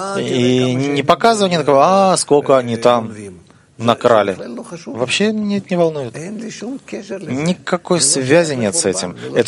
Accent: Russia; Я сам родом из России.

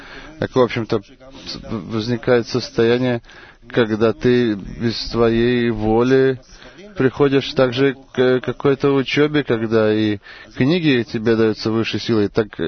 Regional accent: Ashdod, Southern District, Israel; из Ашдода.

